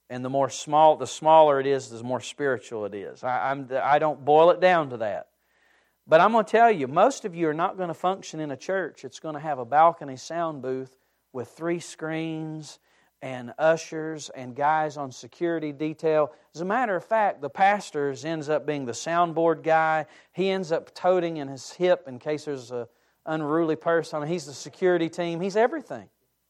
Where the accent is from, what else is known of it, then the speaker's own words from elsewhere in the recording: Yadkinville, North Carolina, United States; After all, I was from Yadkinville, North Carolina, so going to New York City was culture shock to me